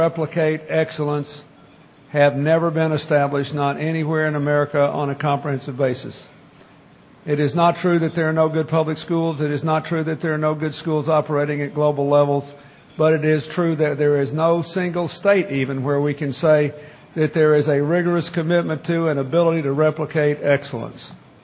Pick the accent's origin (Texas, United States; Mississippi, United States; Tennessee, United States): Mississippi, United States; which have a great school in the Mississippi Delta in my home state